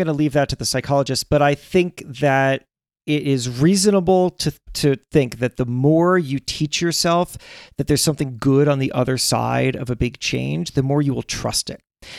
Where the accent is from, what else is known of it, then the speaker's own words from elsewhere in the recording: New York, United States; I'm a New Yorker. I'm an urban person. And I don't like all these roads where people drive instead of walk.